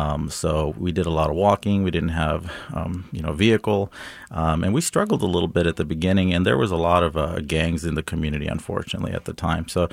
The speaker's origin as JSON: {"language": "English", "town": "San Francisco", "region": "California", "country": "United States", "tie": "born or raised there", "also_born_or_lived": "Hayward", "lives_now": "Kansas, United States", "said": "So I grew up actually in the Bay Area, originally born in San Francisco in the Mission District, and then moved around a little bit in the Bay Area from Hayward and different parts."}